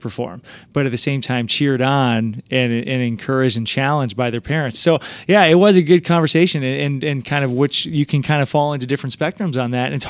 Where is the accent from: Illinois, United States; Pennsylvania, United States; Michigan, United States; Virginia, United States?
Michigan, United States; So for me, when I was growing up, I grew up in Michigan, and I was such an energetic kid that my parents they didn't know really how to contain it.